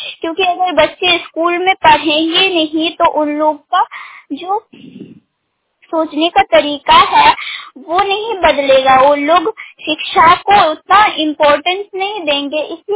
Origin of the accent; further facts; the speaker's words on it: Chiliyama, Jharkhand, India; मैं चिलियामा गांव से हूँ, प्रखंड निंदी, जिला सारेकला, हरसवा।